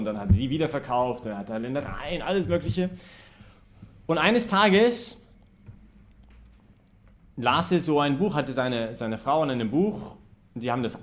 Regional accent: Vancouver, British Columbia, Canada; kommt aus Vancouver, also meine Hauptstadt, also meine Heimatstadt.

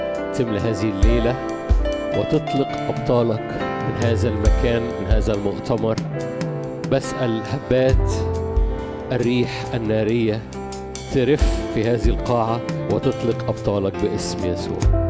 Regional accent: Cairo, Cairo Governorate, Egypt; ما عرفش عندنا في القاهرة بيقولوها كتير

